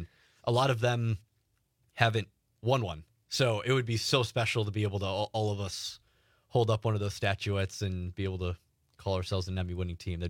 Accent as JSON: {"language": "English", "town": "Kewaskum", "region": "Wisconsin", "country": "United States", "said": "Like it was so cool because I'm a kid from Kewaskum, Wisconsin, man."}